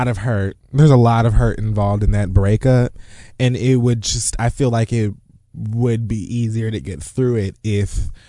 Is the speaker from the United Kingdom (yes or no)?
no; Jamaica; And I'm fucking Jamaican.